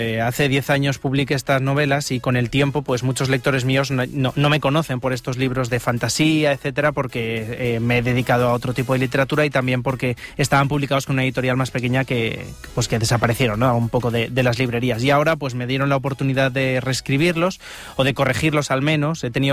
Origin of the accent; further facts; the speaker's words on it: Madrid, Community of Madrid, Spain; De Madrid. Sí.